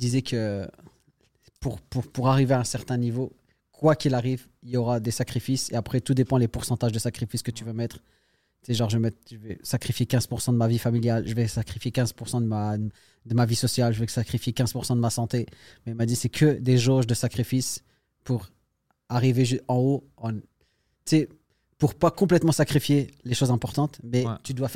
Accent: Morocco; now in Montreal, Canada; Je suis marocain, je fais du commerce.

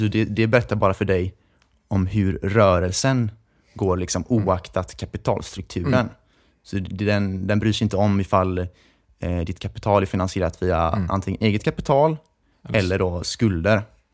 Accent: Gothenburg, Västra Götaland County, Sweden; i Göteborg typ, liksom, där vi kommer ifrån. Jag kommer ifrån.

